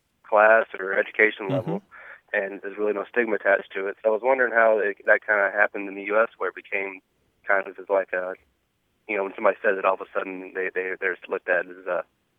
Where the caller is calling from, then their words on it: Dallas, Texas, United States; I'm calling from Dallas, Texas.